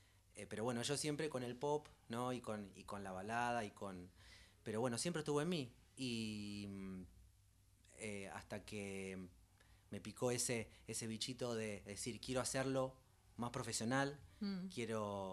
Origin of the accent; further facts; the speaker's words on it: Buenos Aires, Argentina; born there; Yo nací acá en Buenos Aires, en Capital Federal.